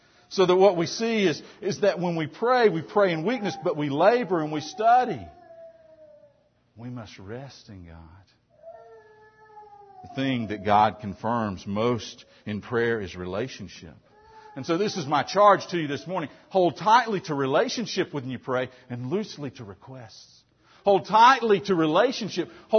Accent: Tennessee, United States; When I was growing up in Tennessee, the great sights in Chattanooga had to do with Lookout Mountain.

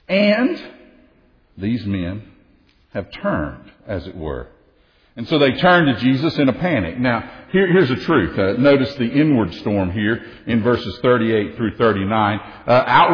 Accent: United States; Now, I grew up on the Tennessee River. I grew up on the waters.

